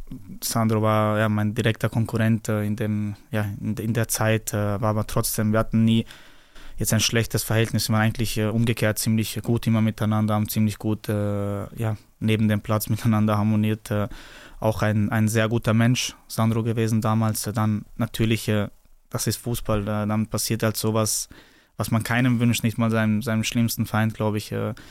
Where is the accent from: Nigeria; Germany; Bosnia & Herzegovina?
Bosnia & Herzegovina; wenn du fürs Land spielst, ist ja das Land alles, zum Beispiel zumindest bei uns in Bosnien.